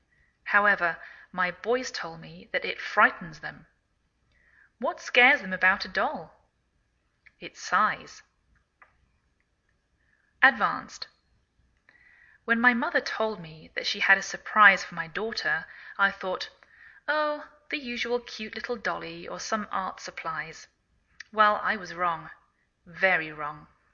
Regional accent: England, United Kingdom; now in United States

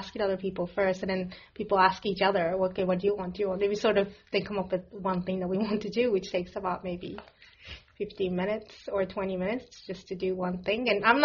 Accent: United States; I'm Japanese, but I grew up in the States.

